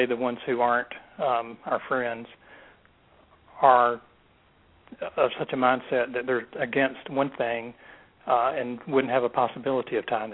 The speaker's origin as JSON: {"language": "English", "region": "Alabama", "country": "United States", "tie": "born or raised there", "said": "And plus, growing up in Alabama, I still live in Alabama, but growing up here, you know, I was real close to what was going on during the 60s."}